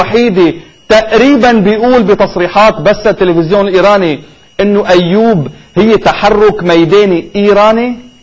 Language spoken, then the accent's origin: Arabic; Lebanon; في حدا عم يستلمنا، في حدا عم يستلمنا كلبنانيين كمواطنين